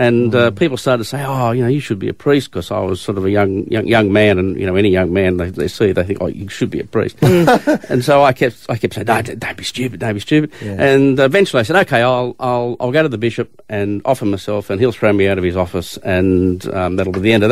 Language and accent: English; New South Wales, Australia; I grew up in the Hunter Valley, where in a really small valley where everyone was related, except me.